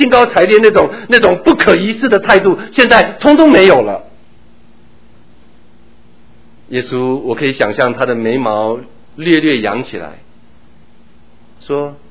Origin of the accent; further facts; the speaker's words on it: Taitung, Taitung County, Taiwan; 我小时候在台东长大，我家的后院是一片，我小孩子对小孩子来讲几乎看不尽的甘蔗园，因为台东有一个糖厂